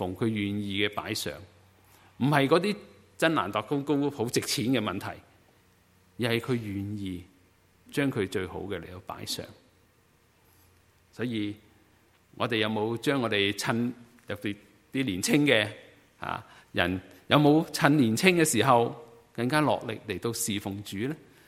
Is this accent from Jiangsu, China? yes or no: no; Guangdong, China; 好像我们广东人都有一个说法，临尾香